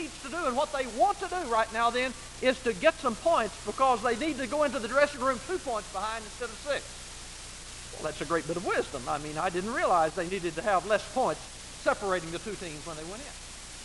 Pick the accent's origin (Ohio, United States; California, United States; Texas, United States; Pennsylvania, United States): Texas, United States; I come from Texas. And as all Texans, I was involved in football growing up.